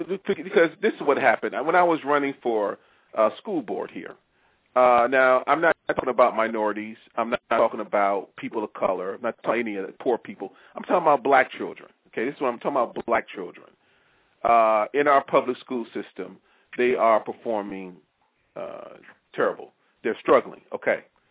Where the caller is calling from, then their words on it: Maryland, United States; I'm calling you from Maryland.